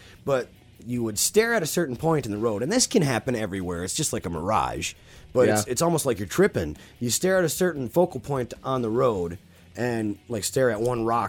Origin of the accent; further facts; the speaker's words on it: Stanley, Wisconsin, United States; I grew up in Chippewa County, Wisconsin, it's like a small town called Stanley. That's right in the middle of Wisconsin.